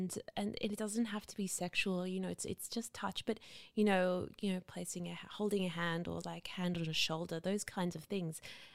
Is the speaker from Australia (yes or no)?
yes; Australia; It made me realize maybe I'm prudish, because I'm Australian